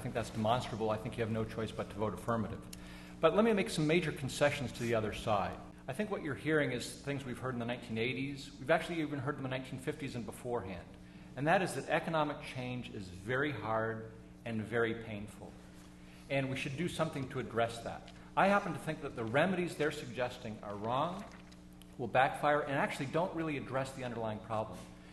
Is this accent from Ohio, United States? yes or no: no; New Hampshire, United States; Think about Manchester, New Hampshire. I'm from New Hampshire.